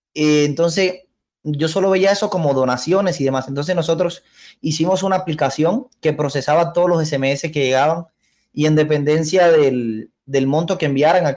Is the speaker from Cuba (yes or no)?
yes; Cuba; moved away; yo me fui de Cuba en mayo de 2019